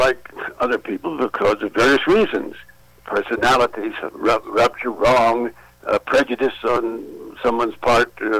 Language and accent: English; New Mexico, United States; I mean, I grew up in the Republican Party in New Mexico. And I came to Washington